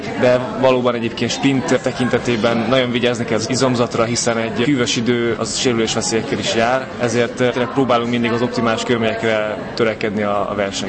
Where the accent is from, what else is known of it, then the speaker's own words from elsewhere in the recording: Békéscsaba, Békés, Hungary; also born or lived in -; meg otthon Békéscsabán is megtaláltam a tökéletes körülményeket